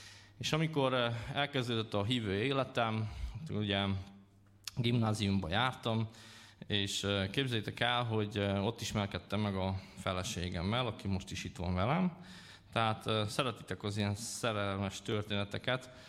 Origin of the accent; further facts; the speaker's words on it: Zakarpattia Oblast, Ukraine; egy eléggé szegény családból származom. Kárpátalja, Ukrajna, és nem voltak lelkész felmenőim, és nem volt olyan családom, aki nagyon támogatott volna a hitben